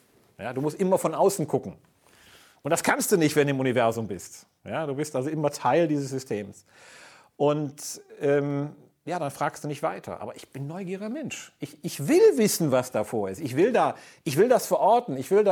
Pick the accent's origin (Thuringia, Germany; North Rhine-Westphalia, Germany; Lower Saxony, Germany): North Rhine-Westphalia, Germany; Frechen; ich komme natürlich aus einem protestantischen Umfeld, bin aufgewachsen in Frechen.